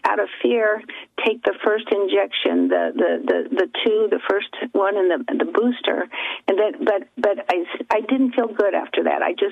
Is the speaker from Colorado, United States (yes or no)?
yes; Colorado, United States; now in Arizona, United States; Oh, actually Colorado, but I have a lot of friends from Texas, so